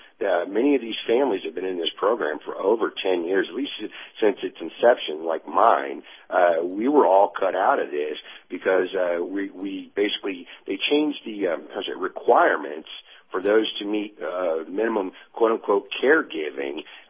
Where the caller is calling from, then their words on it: Tennessee, United States; in East Tennessee.